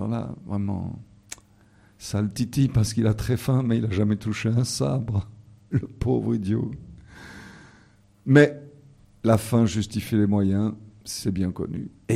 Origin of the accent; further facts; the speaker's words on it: Marseille, Provence-Alpes-Côte d'Azur, France; C'est un conte japonais et je suis marseillais.